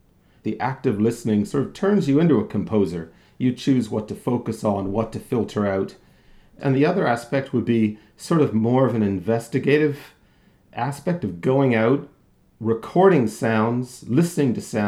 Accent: Canada; now in Ireland; I'm a sound artist and researcher based in Ireland. I've been living here for 20 years after growing up in Canada.

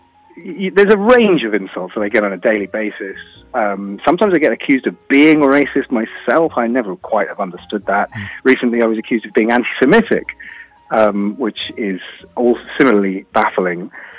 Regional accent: United Kingdom; But I wasn't raised by her, so my parentage is actually just white British, and I culturally I am white British, but I'm darker skinned.

